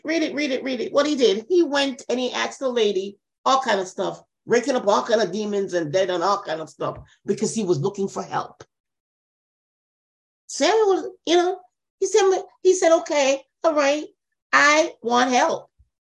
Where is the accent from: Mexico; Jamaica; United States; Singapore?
Jamaica; The country that I'm from Jamaica, and I hear about magic all the time.